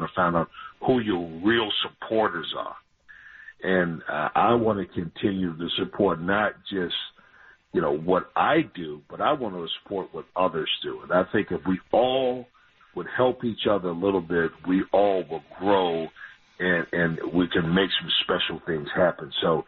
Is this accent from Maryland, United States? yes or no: yes; Glenarden, Maryland, United States; You know, I grew up playing in the Boys and Girls Club in Glenard, Maryland.